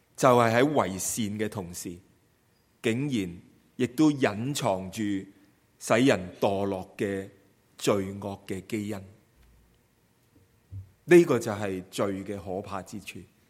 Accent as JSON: {"language": "Chinese", "country": "China", "said": "我们中国人所熟悉的"}